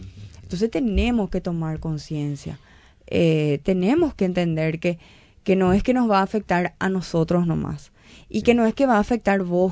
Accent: Itapúa, Paraguay; yo conste que soy de Itapúa, ¿verdad? Yo soy de Itapúa, que es una zona húmeda

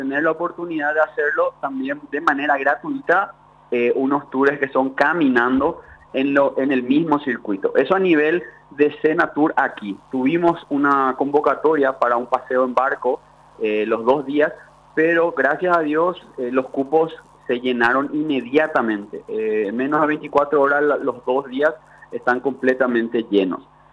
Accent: Asunción, Paraguay; nuestros orígenes como sociedad paraguaya, asuncena, está ligada a lo que ocurrió en estos espacios

